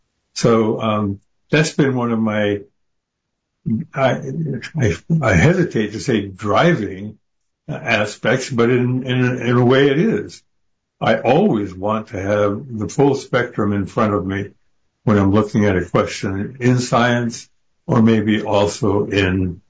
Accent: Nebraska, United States; Well, I grew up in Nebraska.

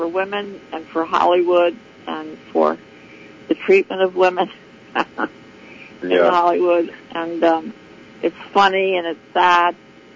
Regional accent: Prague, Czechia; English is a second language; My name is … I come from Prague, Czechoslovakia

